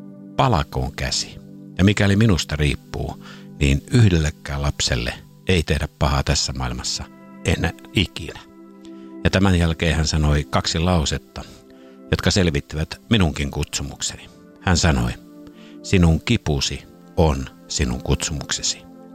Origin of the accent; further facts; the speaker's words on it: Uusimaa, Finland; now in Vaasa, Finland; Olen kotoisin pääkaupunkiseudulta, mutta asunut jo noin 40 vuotta Pohjanmaalla, Vaasassa.